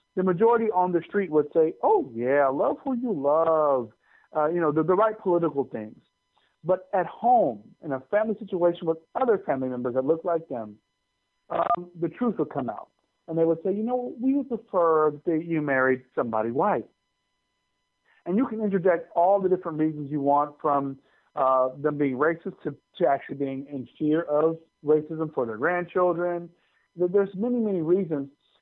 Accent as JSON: {"language": "English", "region": "California", "country": "United States", "tie": "born or raised there", "said": "So growing up in California, it was very, you know, a lot of very mixed people, whether it be black and white, Asian, Latino."}